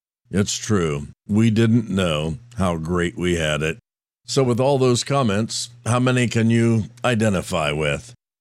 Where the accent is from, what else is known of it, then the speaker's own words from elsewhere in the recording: Roanoke, Indiana, United States; I grew up in the First Brethren Church of Roanoke, Indiana, and I heard the gospel.